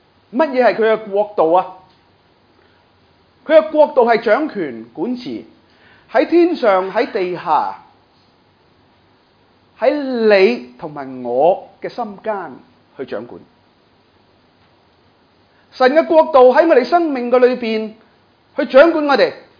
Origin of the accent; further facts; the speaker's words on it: Wong Tai Sin, Hong Kong; 我在黄大仙长大的，